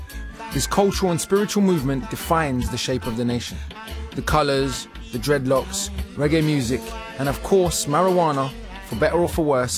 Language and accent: English; London, United Kingdom; born there; I was born in London, and my dad and all the elder men in my life pretty much were Rastas. I grew up surrounded by this culture